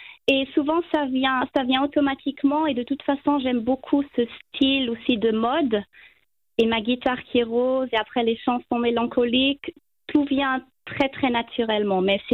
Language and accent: French; Zurich, Switzerland; je viens de Zurich.